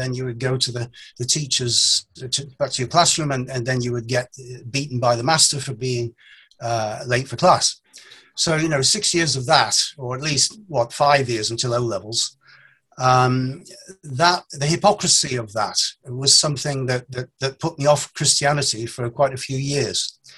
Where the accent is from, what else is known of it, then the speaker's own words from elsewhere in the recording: Chester, North West England, United Kingdom; also born or lived in Newport, Wales; Well, I was born in Newport, Gwent, and from the age of 3 until university at 18, I was brought up in Chester, which of course is an ancient Roman city.